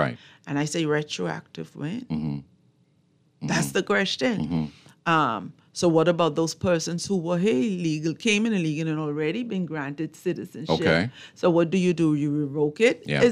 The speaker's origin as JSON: {"language": "English", "region": "Eleuthera", "country": "Bahamas", "tie": "born or raised there", "said": "And to me, it's my best friend's father. You know, people who I grew up with in Eleuthera."}